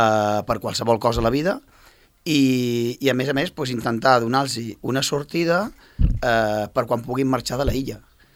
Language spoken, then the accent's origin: Catalan; Catalonia, Spain; on t'he entrenat jo venc de Catalunya